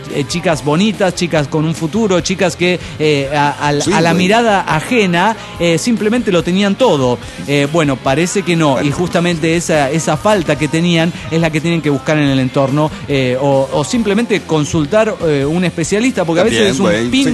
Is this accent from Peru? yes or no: no; Puebla, Mexico; de Puebla, México.